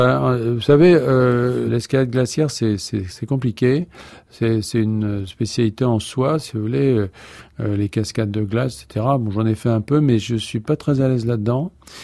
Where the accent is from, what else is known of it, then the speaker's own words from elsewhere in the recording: Bourges, Centre-Val de Loire, France; born there; je suis né à Bourges, ce qui n'est pas connu pour ses pics enneigés. Je ne connaissais pas la montagne.